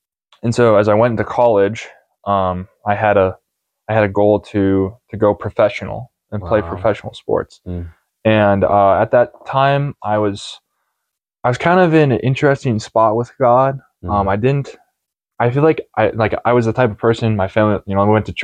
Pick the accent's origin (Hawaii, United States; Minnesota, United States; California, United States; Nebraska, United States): Minnesota, United States; Plymouth; So I'm originally from Minnesota area. Mm-hmm. So Plymouth, Minnesota.